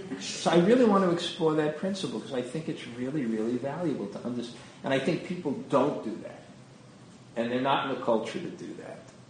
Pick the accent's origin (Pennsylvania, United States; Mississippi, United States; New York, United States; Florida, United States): New York, United States; Brooklyn; I remember when I grew up in Brooklyn, there was a famous handball player, and he used to come to our pool and yacht club